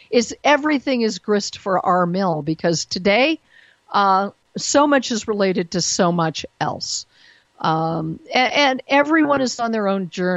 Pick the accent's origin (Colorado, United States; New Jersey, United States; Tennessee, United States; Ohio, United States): Colorado, United States; Denver; When I came back to my hometown of Denver, Colorado, more than 20 years ago, after having lived in New York and LA and other places